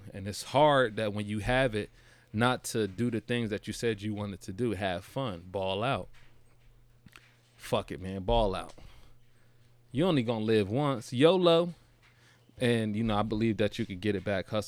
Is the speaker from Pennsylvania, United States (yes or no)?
no; Trenton, New Jersey, United States; I'm from, quite frankly, I'm from a poor family. You know what I mean? I grew up on Eisenhower, Trenton, New Jersey, EA, you know what I mean? The front line.